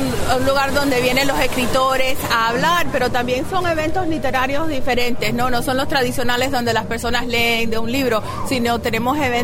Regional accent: Cuba; moved away; Mira, yo soy cubana, pero llegué hace tanto tiempo que se me olvidan las cosas.

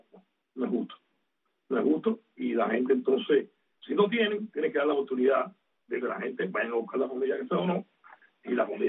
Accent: Cuba

